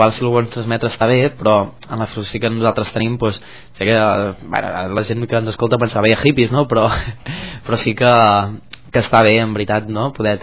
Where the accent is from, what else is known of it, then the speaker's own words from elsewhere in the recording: Manlleu, Catalonia, Spain; jo i un name som de Manlleu, que és un poble d'Osona, Catalunya, més o menys pel centre, a prop de Vic